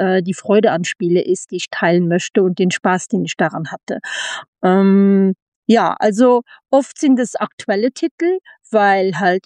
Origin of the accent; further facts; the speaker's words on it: Luxembourg; dadurch, dass wir als Luxemburger so ein bisschen zwischen den zwei Welten leben